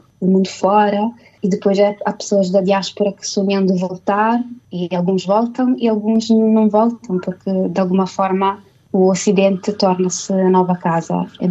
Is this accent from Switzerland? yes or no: yes; Italian Switzerland, Switzerland; Comecei a filmar na Suíça, porque é onde eu cresci e onde fiz a minha primeira formação